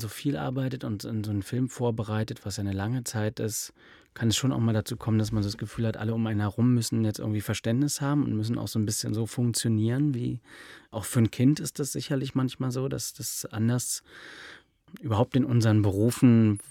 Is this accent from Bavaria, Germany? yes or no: no; Berlin, Germany; ich bin in Berlin groß geworden, ich habe hier ein ganz gutes Netzwerk, ich habe meine Eltern hier.